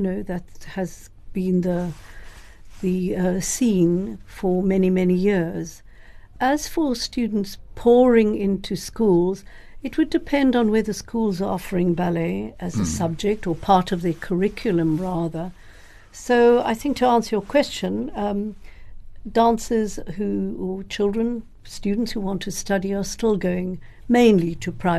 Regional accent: South Africa; I've got to be careful how I answer this as a South African.

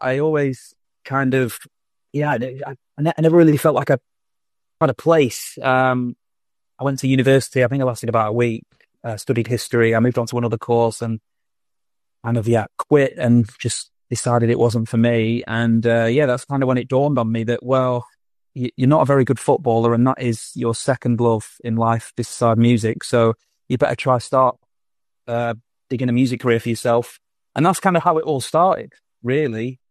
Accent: Blackpool, North West England, United Kingdom; England in a little town called Blackpool, which is about 45 minutes, an hour away from Manchester. So I grew up just outside of Blackpool

